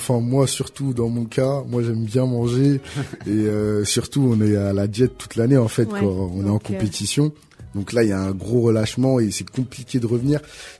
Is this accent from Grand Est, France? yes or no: no; Torcy, Île-de-France, France; Moi, je viens de Torcy.